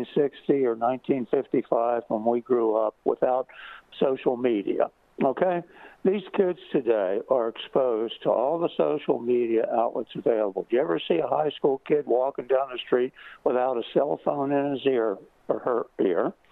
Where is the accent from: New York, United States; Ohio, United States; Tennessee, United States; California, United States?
Tennessee, United States; Memphis; Growing up in Memphis, you may have taken a $10 bill on a McDonald's Big Mac.